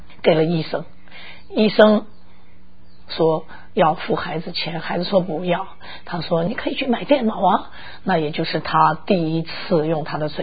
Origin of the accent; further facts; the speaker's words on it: Taiwan; also born or lived in China; now in United States; 因为我是台湾来的，我在中国大陆出生的